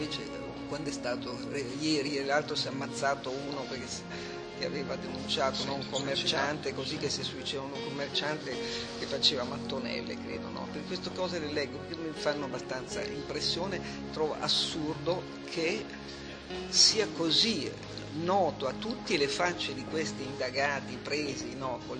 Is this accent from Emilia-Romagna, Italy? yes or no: yes; Carpi, Emilia-Romagna, Italy; io sono nato a Carpi, ho fatto il liceo classico a Modena, ho fatto l'università a Bologna, quindi io sono... conosco, ho ancora qualche parente a Carpi